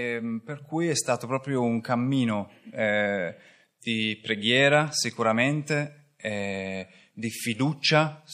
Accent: Scotland, United Kingdom; Italian is a second language; now in Turin, Italy; veniamo da Torino, anche se io in realtà sono scozzese.

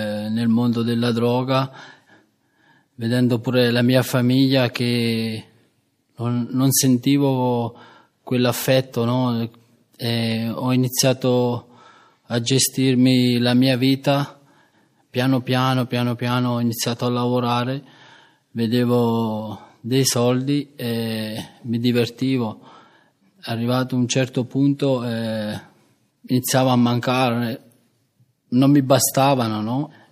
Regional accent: Naples, Campania, Italy; ho 35 anni, vengo da Napoli

